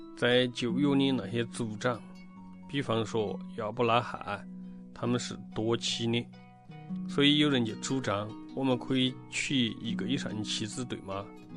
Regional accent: China; 我们都是相同的文化，都是中国人，可是相同的语言是普通话

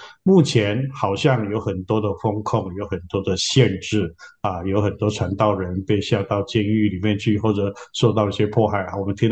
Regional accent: China; 我们中国人怎么可能承担最后一棒呢？

